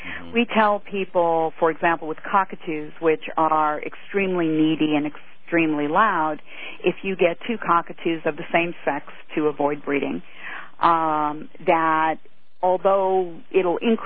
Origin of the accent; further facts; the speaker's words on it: New York, United States; Well, as a child, I grew up in New York, and I had little parakeets as pets